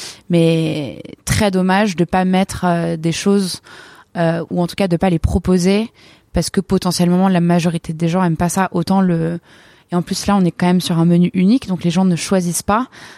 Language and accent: French; Arcachon, Nouvelle-Aquitaine, France; j'ai grandi à Arcachon, donc j'étais dans des parcs à huîtres, etc., quand j'étais jeune